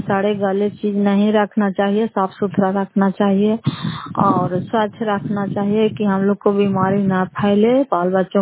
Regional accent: Bihar, India; घर फतेहपुर पंचायत मकसौदा जिला नालंदा करासपुरा प्रखंड की निवासी हूं

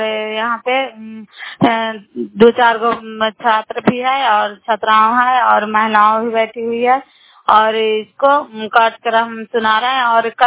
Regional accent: Bihar, India; नालंदा जिला कराय ब्लॉक के निवासी हूँ।

